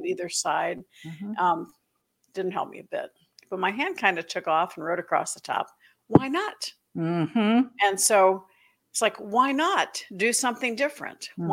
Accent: Florida, United States; He retired when I was 8, and when he retired, we moved to Florida. So most of my memories are from growing up in Florida.

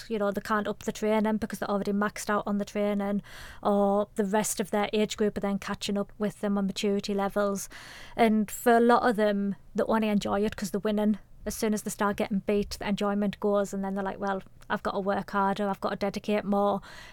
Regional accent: Sunderland, North East England, United Kingdom; I'm a girl from Sunderland who loves to run

